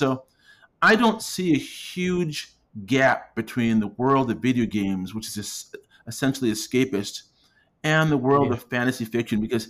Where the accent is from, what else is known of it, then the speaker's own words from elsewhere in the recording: Brockport, New York, United States; also born or lived in Kingston, Jamaica; Now, I was born in Kingston, Jamaica, but I grew up in Brockport, New York, which is a small town. It's a suburb of Rochester, New York, which is a small city.